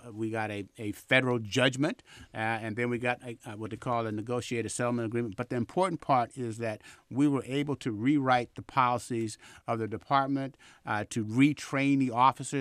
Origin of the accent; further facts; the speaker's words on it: Vallejo, California, United States; I grew up in Vallejo